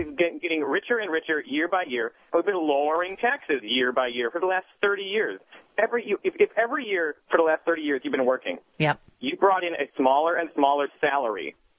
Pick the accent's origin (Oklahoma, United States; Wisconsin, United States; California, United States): Wisconsin, United States; Madison; what's happening in Wisconsin? I'm from Madison.